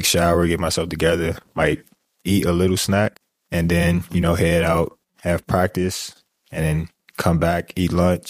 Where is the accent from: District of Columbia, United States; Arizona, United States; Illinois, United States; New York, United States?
District of Columbia, United States; Washington; born there; No, I was born in Washington, D.C., but we moved around a lot. But I first started out in Fort Washington, Maryland at Friendly High School from 9th to 11th.